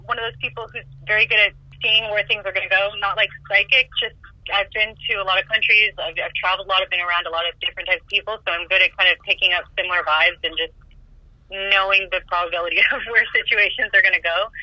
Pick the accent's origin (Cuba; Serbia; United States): United States; New York; I was born in New York, so I was just... grew up around it. Like, it was just, you walk down the street, you can hear hip hop.